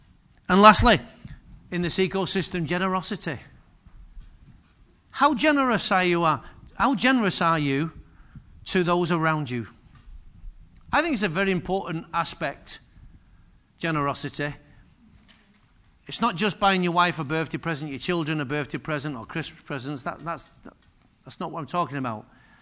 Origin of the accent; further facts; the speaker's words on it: Manchester, North West England, United Kingdom; I'm from Manchester.